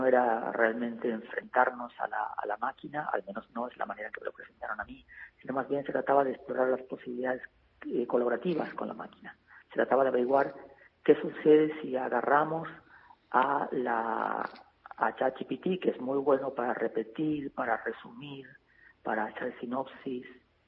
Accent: Argentina; moved away; Llevo 20 años viviendo fuera de Argentina, pero a todos los efectos soy un escritor argentino.

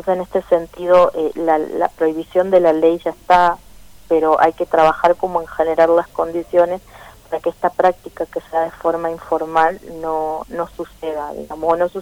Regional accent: Tucumán, Argentina; Yo soy de Tucumán y nosotros trabajamos en Santiago, en Tucumán, en Salta, en Jujuy.

